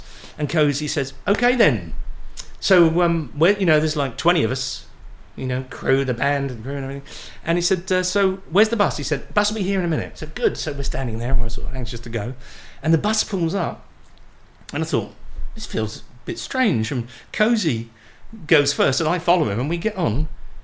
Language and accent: English; Portsmouth, South East England, United Kingdom; we played a show down my hometown of Portsmouth.